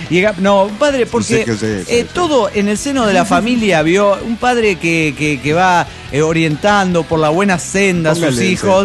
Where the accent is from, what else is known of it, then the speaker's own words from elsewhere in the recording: Mexico City, Mexico; mexicano.